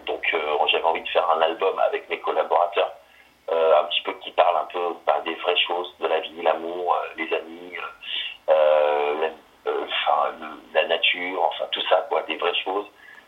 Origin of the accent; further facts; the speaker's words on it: Nouvelle-Aquitaine, France; Voilà, moi je suis pourtant originaire de Charente-Maritime